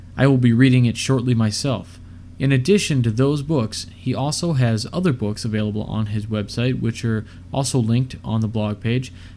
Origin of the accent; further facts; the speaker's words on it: Illinois, United States; Brother Creason is a 33rd degree Mason out of my home state of Illinois